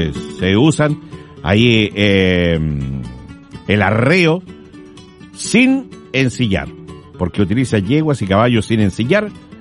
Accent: Quirihue, Ñuble, Chile; yo le dije que yo soy de Quirihue

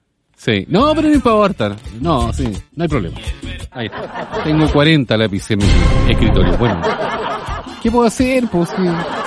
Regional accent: Lota, Biobío, Chile; Bueno, yo soy de Lota y me fui ayer en biotren.

